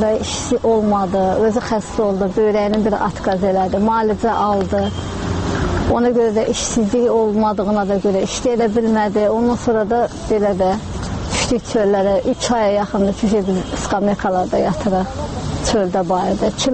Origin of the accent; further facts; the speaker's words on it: Khojaly District, Azerbaijan; also born or lived in Barda; Doğulmuşam Bərdə rayonunda, ondan sonra getmişik Xocalı rayonuna.